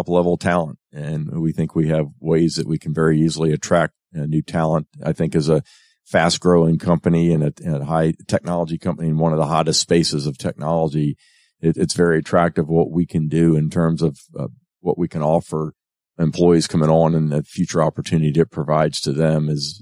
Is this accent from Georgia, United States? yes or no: yes; Atlanta, Georgia, United States; I was raised here in Atlanta. And went to high school here for a number of years before we moved away.